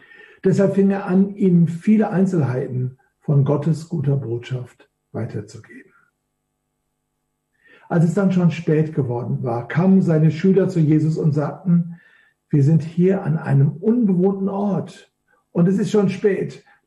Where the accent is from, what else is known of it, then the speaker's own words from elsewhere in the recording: Duisburg, North Rhine-Westphalia, Germany; Ich komme ja aus dem Flachland, ich komme ja aus Duisburg, einer der schönsten Städte Deutschlands